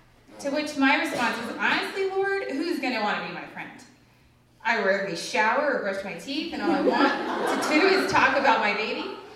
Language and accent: English; California, United States; Y'all, I'm from California. I'm still trying to adopt the y'all, but it feels very fake